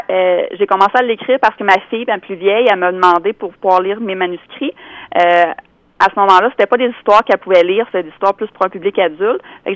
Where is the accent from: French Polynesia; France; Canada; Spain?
Canada; Rivière-du-Loup, Quebec; je voulais en faire un dans ma ville natale parce que c'est important pour moi.